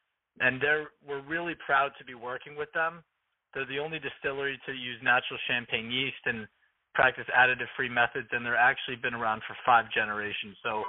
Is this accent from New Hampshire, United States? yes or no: no; New York City, New York, United States; I'm born and raised in New York, New York City to be precise. I was born here and went to school at Fordham Prep in the Bronx